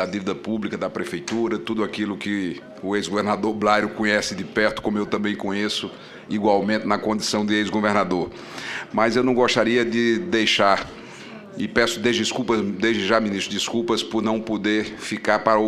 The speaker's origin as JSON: {"language": "Portuguese", "country": "Brazil", "said": "como brasileiro"}